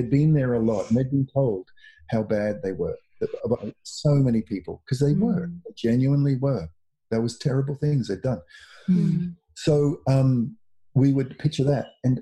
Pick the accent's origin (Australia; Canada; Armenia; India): Australia; now in United States; I was, you can hear I'm not from the United States, right?